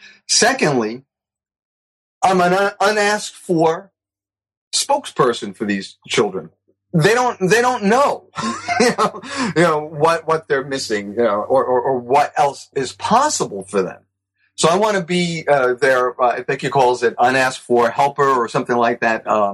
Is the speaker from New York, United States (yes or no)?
yes; Bronx, New York, United States; I'm 58. And so I grew up in the 60s and 70s. And you go out in the sidewalk, street any day. I grew up in the Bronx.